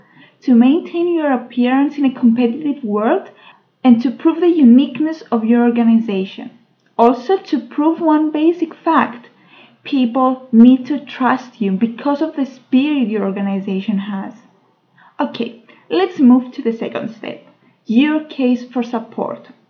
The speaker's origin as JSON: {"language": "English", "country": "Cyprus", "said": "from Cyprus and I'm very happy to discuss with you today's topic"}